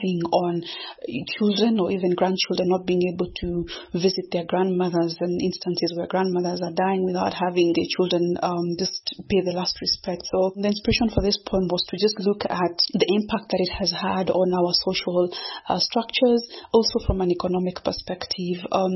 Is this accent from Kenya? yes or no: yes; Kenya; born there; first language Gikuyu; I am a Kenyan born and based poet, writer, and the author of a poetry collection, Minds and Minefields, My Spoken Words. Now, the inspiration to write this poem in my mother tongue, Gikuyu